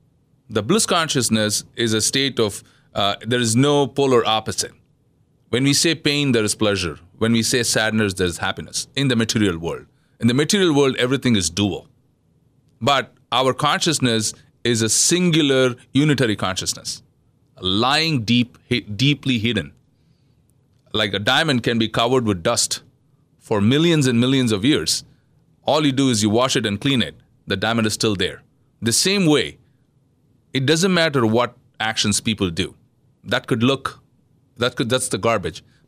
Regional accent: South India, India; I'm from India. Yes, yeah. I'm from southern India.

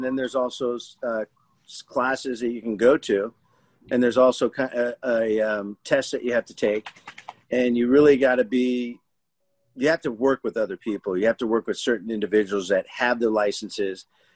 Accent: California, United States; I grew up I grew up in Toluca Lake, Studio City.

